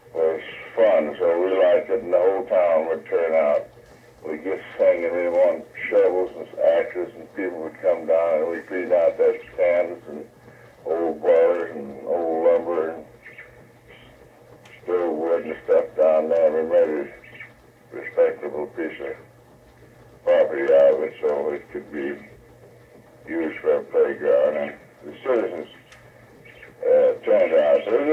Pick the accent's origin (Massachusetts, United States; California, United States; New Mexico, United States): New Mexico, United States; Albuquerque; born there; moved away as an adult; I was born in 1885 in Albuquerque, New Mexico. Come to Alaska in 1925. Went outside and came back again in 1935.